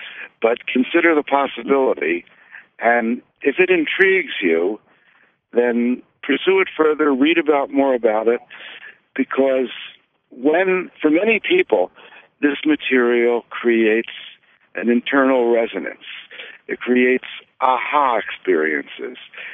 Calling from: Boulder City, Nevada, United States; I'm calling from Boulder City, Nevada.

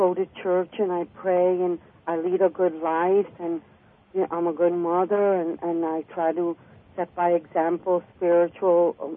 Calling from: New York, United States; I'm in upstate New York.

